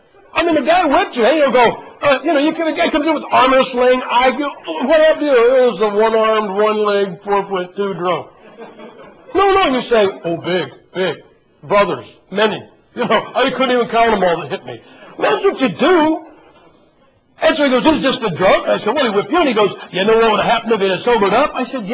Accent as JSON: {"language": "English", "region": "Ohio", "country": "United States", "said": "you can complain all you want that I'm from Ohio, who was the winning side."}